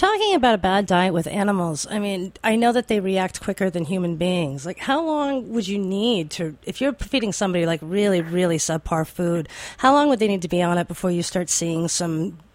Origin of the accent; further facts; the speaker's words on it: New York, United States; Yeah, I was going to say, as a New Yorker, you know, we're the worst at this.